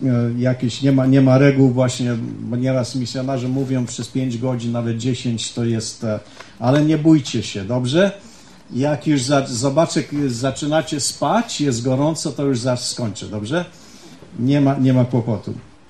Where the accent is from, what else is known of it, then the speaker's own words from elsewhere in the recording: Kętrzyn, Warmian-Masurian Voivodeship, Poland; born there; urodziłem się w Kętrzynie, tam już mogę powiedzieć ponad 60 lat temu. To było, to już dawno, w zeszłym milenium było to. I przeprowadziliśmy się z moją rodziną, znaczy z mamą i tatą i siostrą do Kanady.